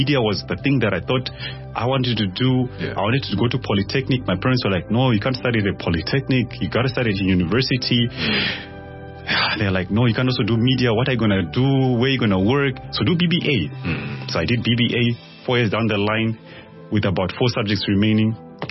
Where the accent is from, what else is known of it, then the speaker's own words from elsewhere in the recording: Zimbabwe; also born or lived in Namibia; So I am originally from Zimbabwe, and I studied in Zim, like I did my grade 1 and grade 2 there. Then I moved to Namibia in the northern part of the country.